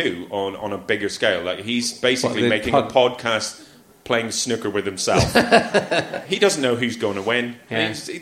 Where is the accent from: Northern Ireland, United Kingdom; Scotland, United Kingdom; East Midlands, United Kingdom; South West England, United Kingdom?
Northern Ireland, United Kingdom; Newtownards; in my hometown of Newton Orange, you'd never get a taxi